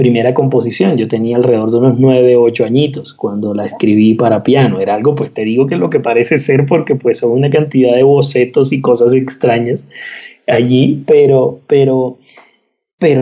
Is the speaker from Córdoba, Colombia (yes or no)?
yes; Montería, Córdoba, Colombia; No, yo soy de Montería, Córdoba.